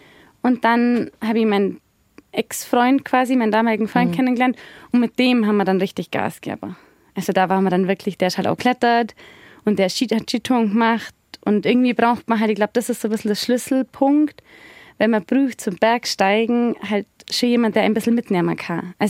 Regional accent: Hindelang, Bavaria, Germany; Ich komme aus Hindelang. Mhm. Das ist quasi ganz relativ südlich. Genau, und bin da aufgewachsen.

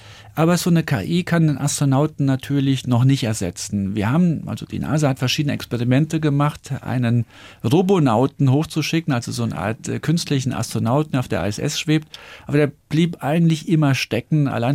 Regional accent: Saarland, Germany; ich komme aus dem Saarland. Und das Saarland ist, klar, ländliche Gegend

